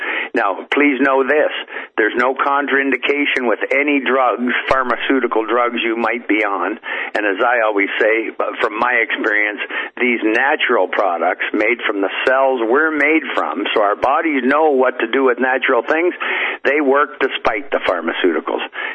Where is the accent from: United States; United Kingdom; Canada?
Canada; I'm a Canadian, but I'm from Missouri.